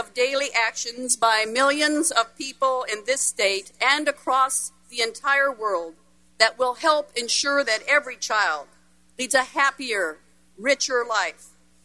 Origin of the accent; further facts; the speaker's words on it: Auburn, Washington, United States; For a small town kid growing up in Auburn, Washington, it is truly an honor to be with you today